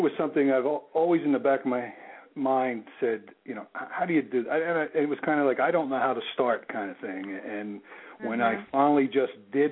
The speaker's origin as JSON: {"language": "English", "town": "Ridley Township", "region": "Pennsylvania", "country": "United States", "tie": "born or raised there", "said": "I grew up in Delaware County, which is a southwest suburb of Philadelphia, not more than 15-20 minutes away, in a little town called, I was in Ridley Township, so it's not far from the Delaware River"}